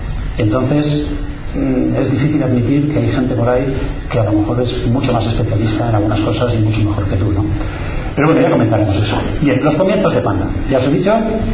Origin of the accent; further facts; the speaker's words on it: Zaldívar, Basque Country, Spain; Pero yo no soy de Bilbao, soy de Zaldívar, ¿no?